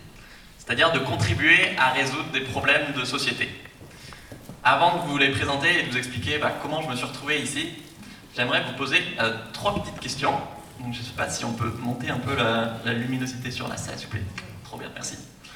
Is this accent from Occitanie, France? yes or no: yes; Ramonville, Occitanie, France; J'ai grandi à Ramonville, je suis allé au lycée à côté à Toulouse, en prépa vraiment juste à côté à Balma, à Saliège, et en arrivant en école de commerce à Paris